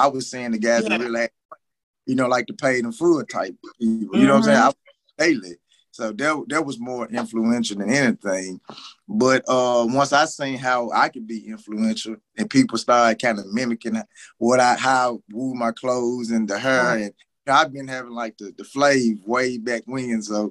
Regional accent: Memphis, Tennessee, United States; I'm from Memphis, Tennessee. North Memphis to be exact.

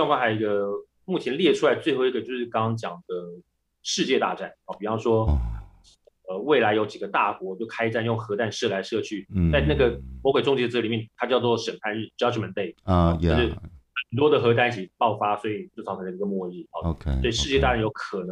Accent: Taiwan; 那其实我们台湾人已经经历过像类似这样的灾难

